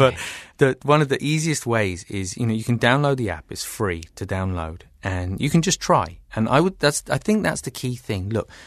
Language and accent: English; England, United Kingdom; as a kid growing up in England, I used to love that.